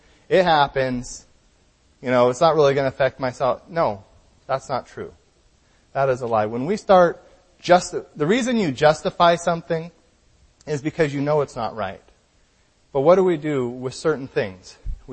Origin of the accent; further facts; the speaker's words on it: Washington, United States; Because I'm from Washington, and you guys don't know many things in Washington.